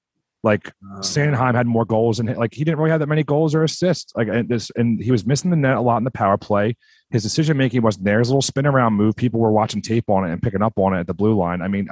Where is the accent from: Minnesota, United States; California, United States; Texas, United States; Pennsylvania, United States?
Pennsylvania, United States; Philadelphia; the lore of growing up in the Philadelphia area and being a Flyers fan.